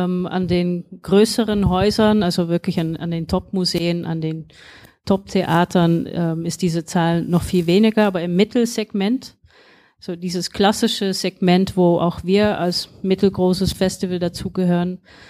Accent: Eindhoven, North Brabant, Netherlands; Ich war damals 10 Jahre alt. Ich habe den Mauerfall vor dem Fernseher mitbekommen in Holland. Aber wir hatten, also in Eindhoven, wo ich aufgewachsen bin, gab es auch deutsches Fernsehen.

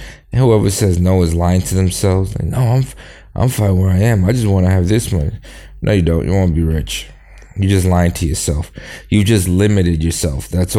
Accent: New York, United States; but I grew up in New York and I thought I was a Democrat.

